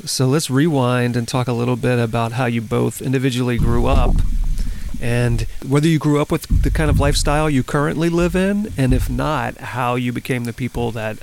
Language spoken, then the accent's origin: English; the South, United States; But maybe that's because I grew up in suburbia in the South.